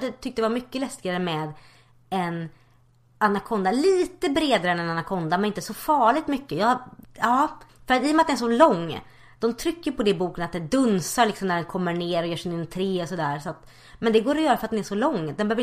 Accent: Gothenburg, Västra Götaland County, Sweden; Hej, jag är från Göteborg förresten.

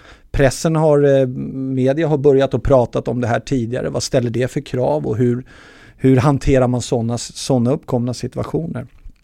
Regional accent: Brandbergen, Stockholm County, Sweden; jag är uppvuxen i Stockholms Bronx.

